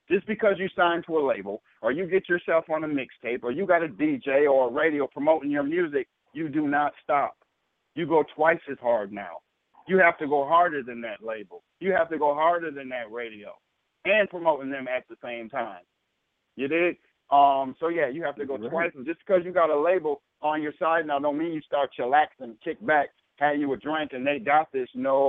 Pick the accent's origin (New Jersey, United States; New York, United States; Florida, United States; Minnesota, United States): Minnesota, United States; Minneapolis; I'm from Minneapolis, Minnesota.